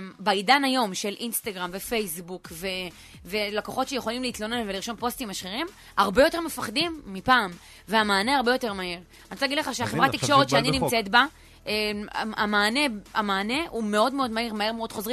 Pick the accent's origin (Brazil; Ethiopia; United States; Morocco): Morocco; קודם כל, מה נגד המזרחים? אני מזרחית.